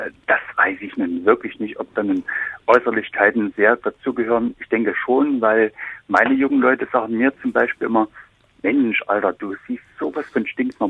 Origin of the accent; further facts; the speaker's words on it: East Germany, Germany; Naja, ich sag mal so, ich bin halt in der DDR groß geworden